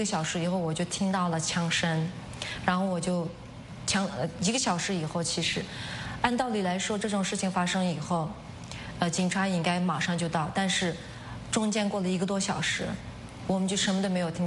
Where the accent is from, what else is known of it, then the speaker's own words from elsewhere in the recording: Xinjiang, China; born there; 我出生在东突厥斯坦，我是维吾尔族。